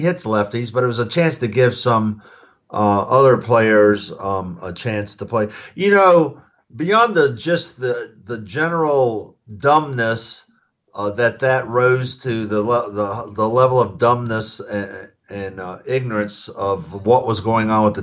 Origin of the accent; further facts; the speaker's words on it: the South, United States; as a phrase I grew up with in the South. I don't know if they used it up here